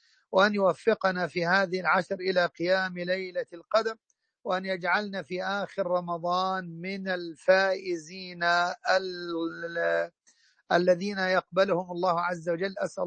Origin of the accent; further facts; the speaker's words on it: Egypt; وأن يحفظ بلادنا مصر من كل مكروه وسوء